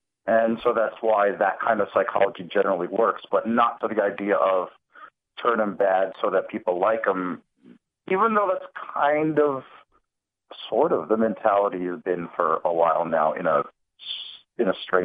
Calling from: New Jersey, United States; in New Jersey.

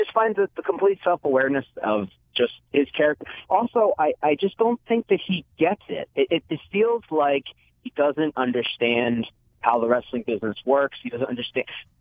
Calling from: Philadelphia, Pennsylvania, United States; from Philly.

